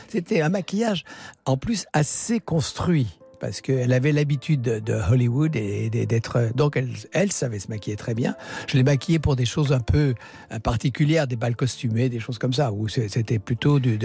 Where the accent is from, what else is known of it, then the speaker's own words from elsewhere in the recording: France; je suis français.